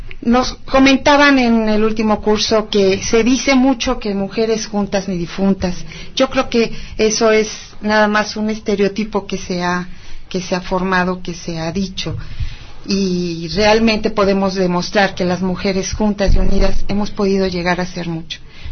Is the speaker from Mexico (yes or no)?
yes; Huixquilucan, State of Mexico, Mexico; vengo del municipio de Huixquilucan